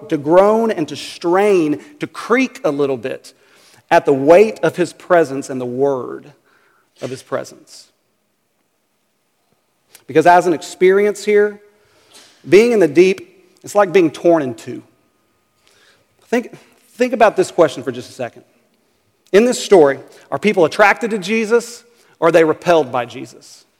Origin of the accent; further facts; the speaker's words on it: Oklahoma, United States; I grew up in Oklahoma, so I've been there. I was there this summer at my parents' house this past July.